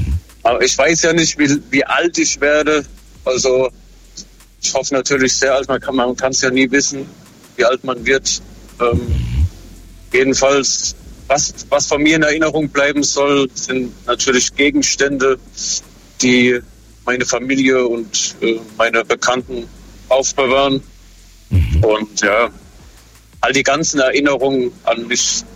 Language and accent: German; Mutterstadt, Rhineland-Palatinate, Germany; Ich komme aus Mutterstadt, aus Rheinland-Pfalz.